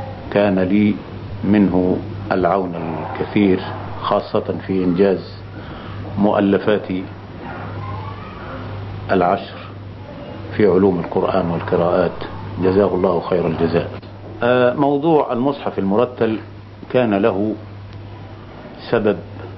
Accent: Shibra al-Namla, Gharbia, Egypt; ولدت في قرية بمحافظة الغربية تسمى شبرا النملة، مركز طنطا، محافظة الغربية. ونشأت في هذه القرية

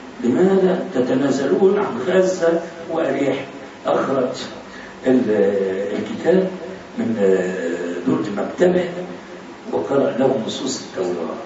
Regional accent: Alexandria, Alexandria Governorate, Egypt; مازال في القاهرة وحي العطارين عندنا في الإسكندرية

